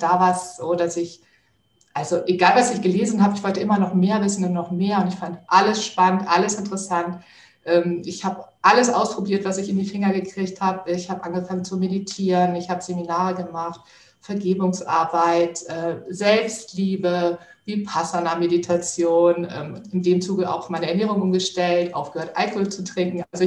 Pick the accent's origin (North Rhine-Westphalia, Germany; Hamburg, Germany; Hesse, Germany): Hamburg, Germany; ich komme aus Hamburg